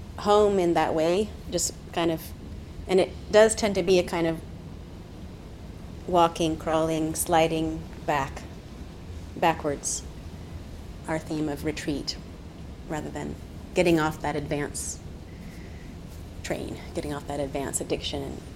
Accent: Atlanta, Georgia, United States; But I did grow up in Atlanta. And when I say I'm from Atlanta, people say, oh, I've been there, I've been to the airport.

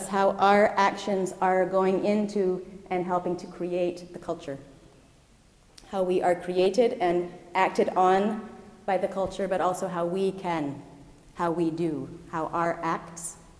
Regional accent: United States; now in India; where I grew up in the United States, there's much less connection

